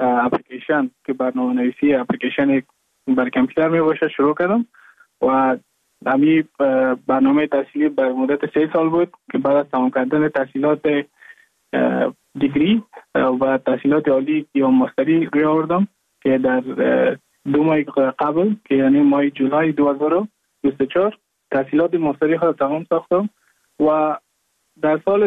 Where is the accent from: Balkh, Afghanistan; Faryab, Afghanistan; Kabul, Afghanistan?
Balkh, Afghanistan; Mazar-i-Sharif; moved away as an adult; now in Goa, India; از مزار شریف هستم، از قریه شیرآباد که از قریه درفتاده مزار شریف بخش میباشم، که که ما در سال 2019 ماه جون به هندوستان آمدم